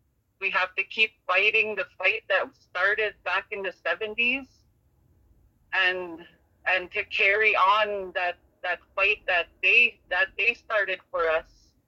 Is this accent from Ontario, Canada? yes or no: yes; Grassy Narrows, Ontario, Canada; I'm from Grassy Narrows.